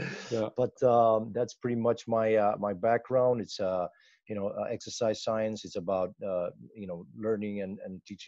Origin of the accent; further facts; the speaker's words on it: Greece; English is a second language; No, yeah, well, I'm come from Greece, hence, you know, as the name alludes.